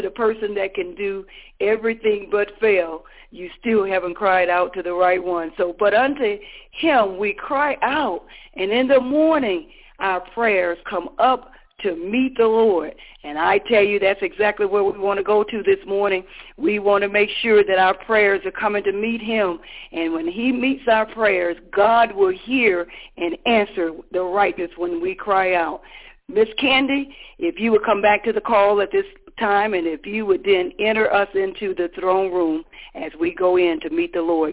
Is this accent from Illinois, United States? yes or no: no; Hartford, Wisconsin, United States; from Hartford, Wisconsin, on the north side, but this morning sitting in Colorado Springs, Colorado.